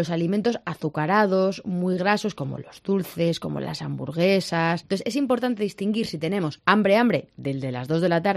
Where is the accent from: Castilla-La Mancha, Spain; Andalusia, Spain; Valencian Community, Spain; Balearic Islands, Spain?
Castilla-La Mancha, Spain; Belmonte; yo soy de Cuenca, yo soy uh-huh. de Belmonte, Cuenca, y yo tenía una farmacia rural en un pueblo de 500 habitantes